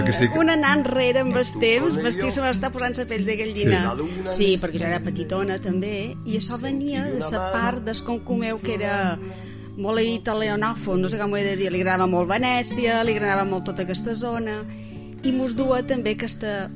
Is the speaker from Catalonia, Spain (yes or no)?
no; Ciutadella, Balearic Islands, Spain; vaig pensar, no, no, jo he d'anar a Ciutadella, que és ca meua